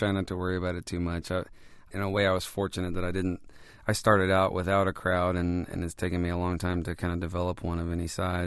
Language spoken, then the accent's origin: English; Houston, Texas, United States; Well, I'm from a suburb outside of Houston, Texas, and went to college in Arkansas.